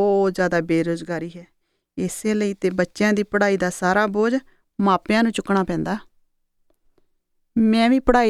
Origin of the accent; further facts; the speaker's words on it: Punjab, India; ਮੈਂ ਤਾਂ ਪੰਜਾਬ ਤੋਂ ਆਈ ਹਾਂ ਅਤੇ ਇੱਥੇ ਗਣਿਤ ਦੀ MS ਵਿੱਚ ਦਾਖਲਾ ਲਿਆ ਹੈ।